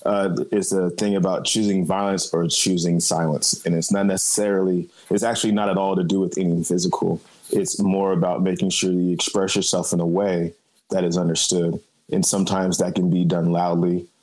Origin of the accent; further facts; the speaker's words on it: Sacramento, California, United States; I'm born and raised in Sacramento. My parents, they moved here when they got into the military. So I was born here and just grew up, went to school and all